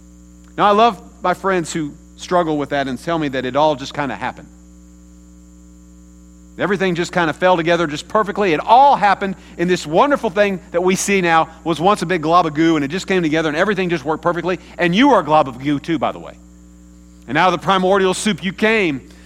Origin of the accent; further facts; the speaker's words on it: Kansas, United States; how did I end up with a family in Kansas when I was born in Kansas City that didn't have any money, that adopted me as a child?